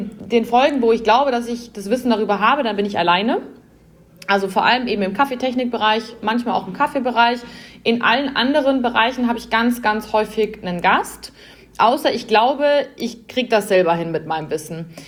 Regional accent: Bavaria, Germany; so 4 Stammtischbrüder, sagt man bei uns in Bayern

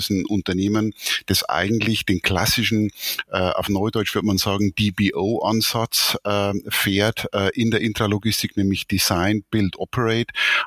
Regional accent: Bavaria, Germany; ich bin Oberpfälzer und bin hier in Bayern sozusagen geboren, 57 Jahre alt, verheiratet und seit 2 Jahren praktizierender Großvater.

